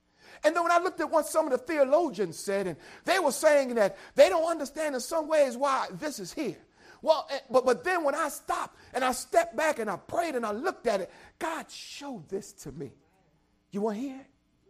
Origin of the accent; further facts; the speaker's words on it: New Jersey, United States; But where I grew up in Jersey, like this time of year, we go outside and they tell you, boy, you got to be careful.